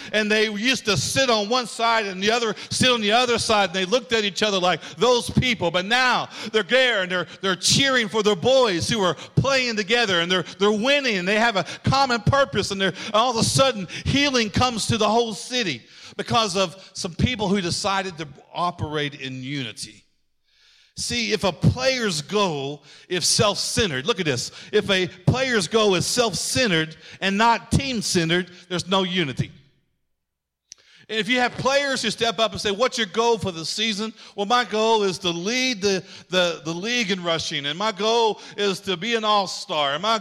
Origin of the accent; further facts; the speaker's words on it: Oklahoma, United States; I grew up in Oklahoma, and so I just automatically like the Cowboys.